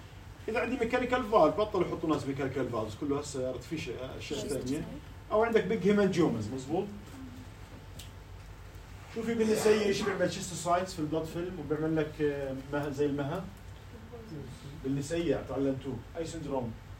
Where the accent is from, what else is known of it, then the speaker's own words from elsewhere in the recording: Jordan; عادة بيجي من نورث يوروب إحنا من الأردن مش كثير منه